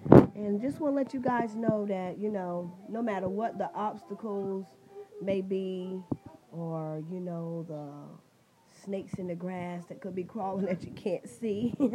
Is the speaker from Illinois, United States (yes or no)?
no; South Carolina, United States; now in New York, United States; I'm originally from South Carolina, generated over in North Carolina. So I'm just from the Carolinas. I generated from Carolina, moved up to New York City.